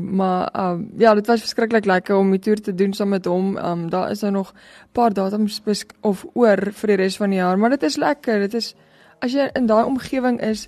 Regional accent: Pretoria, Gauteng, South Africa; also born or lived in Gobabis, Namibia; ons het nou obviously groot geword hier in Pretoria die meeste van ons lewe, maar die dorpie waar ons gebly het in Gobabis in Namibia is ek dink nog kleiner as Piet

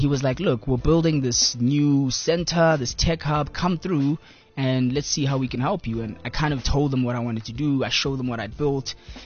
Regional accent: Gauteng, South Africa; My background? Ah, man, I'm from Spraydview in the east of Johannesburg.

